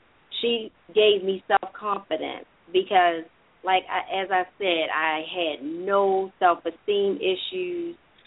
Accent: Baltimore, Maryland, United States; And it's in my hometown of Baltimore, Maryland.

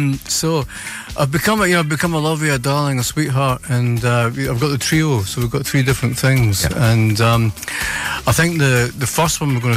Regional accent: Scotland, United Kingdom; I'm from Scotland

